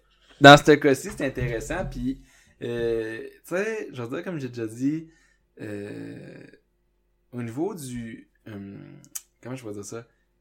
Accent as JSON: {"language": "French", "region": "Quebec", "country": "Canada", "said": "je suis originaire de l'Abitibi."}